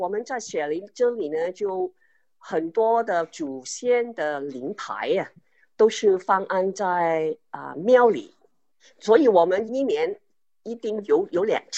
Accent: Vietnam; now in Melbourne, Australia; 我从小在越南过的鬼节是很热闹的。

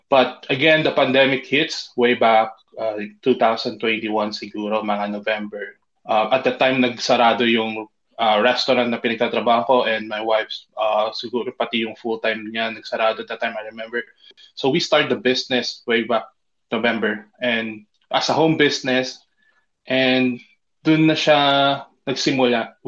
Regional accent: Cavite, Calabarzon, Philippines; We've been here for almost 12 years na, way back 2014. And we grew up sa Cavite din as well.

